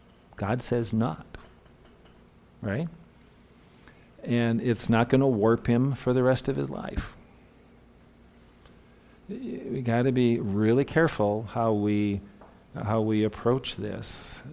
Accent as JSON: {"language": "English", "region": "Minnesota", "country": "United States", "said": "We brought this hot dish over, right? Because we're from Minnesota."}